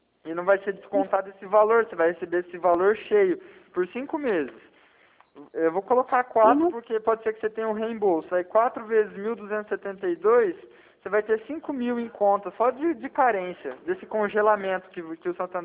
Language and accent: Portuguese; Arapongas, Paraná, Brazil; é que no caso eu sou aqui de Arapongas